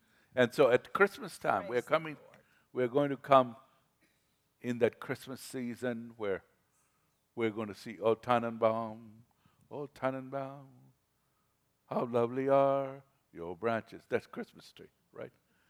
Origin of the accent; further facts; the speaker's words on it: Mombasa, Coast, Kenya; born there; listen, I was born in Africa, Mombasa